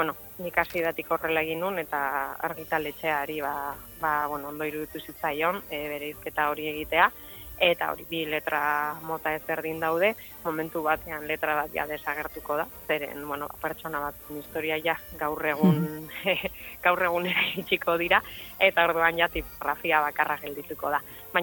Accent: Bilbao, Basque Country, Spain; ni bilbotarra naiz, eta hori Donostian gertatzen

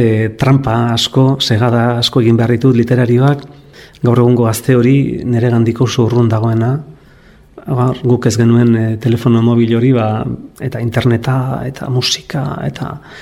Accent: Ordizia, Basque Country, Spain; born there

